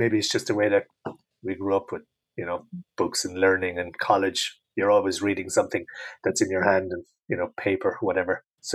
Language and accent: English; Ireland; me being Irish from Ireland and green being the predominant color here